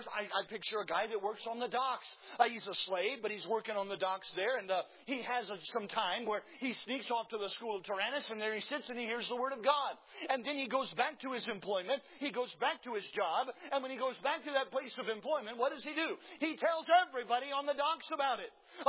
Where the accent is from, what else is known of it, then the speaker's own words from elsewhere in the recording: South Carolina, United States; now in Mississippi, United States; I grew up in South Carolina. I live in Mississippi now, but I grew up in South Carolina.